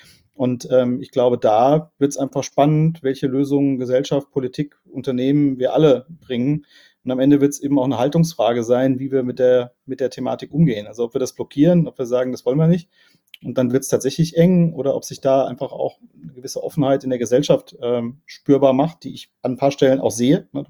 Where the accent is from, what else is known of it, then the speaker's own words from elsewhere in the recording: Rhineland-Palatinate, Germany; ich bin Pfälzer